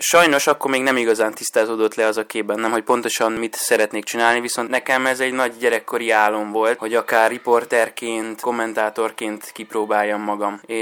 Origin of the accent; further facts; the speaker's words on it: Heréd, Heves, Hungary; Nem Egerben nőttem fel. Valójában én egy kis faluból származom, egy 60 melletti 2000 fős kis település, aminek az a neve, hogy Heréd.